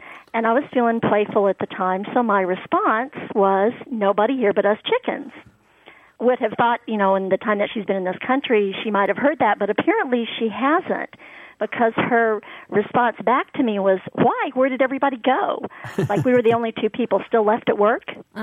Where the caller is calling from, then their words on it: San Diego, California, United States; I'm calling from San Diego.